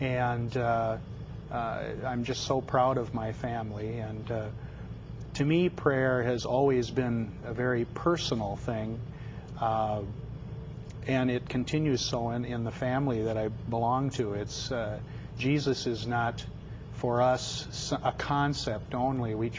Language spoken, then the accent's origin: English; Delano, Minnesota, United States; I grew up in Delano, Minnesota. I'm the oldest of 8 children